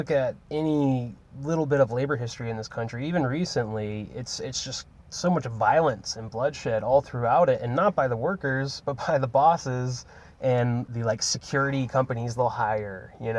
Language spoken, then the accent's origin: English; the South, United States; And, like, growing up in the South and around here, it's just people just keep their heads down and don't speak out.